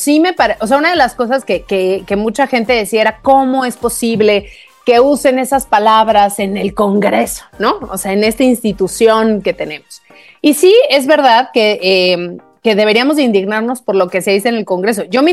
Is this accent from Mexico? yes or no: yes; Mexico; parte del ADN de quienes somos de México, ¿estás de acuerdo?